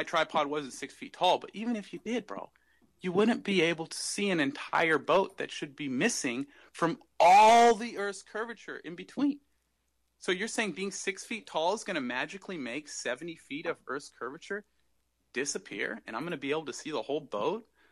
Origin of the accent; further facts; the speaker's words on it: California, United States; I grew up in Orange County, California.